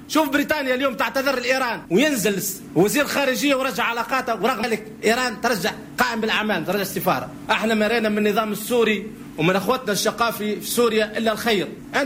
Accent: Mezzouna, Sidi Bouzid, Tunisia; now in Damascus, Syria; مزونه سيدي بوزيد مقيم بدمشق، الحمد لله انا مقيم انا وعائلتي وما هربناش

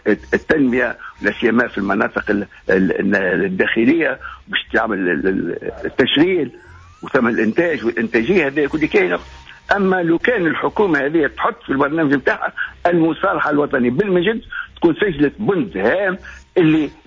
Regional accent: Tunisia; والمال موجود عندنا في تونس المال موجود

